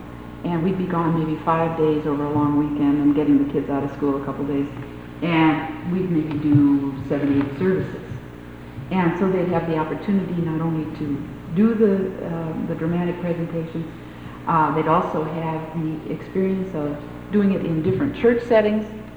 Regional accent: Tacoma, Washington, United States; I'm from Tacoma, Washington.

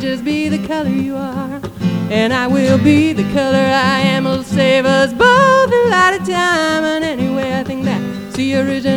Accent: Omaha, Nebraska, United States; when I was growing up in Omaha, everybody tried really, like, spent most of their summers, anyway, the girls did, they spent most of their summers trying to get tan.

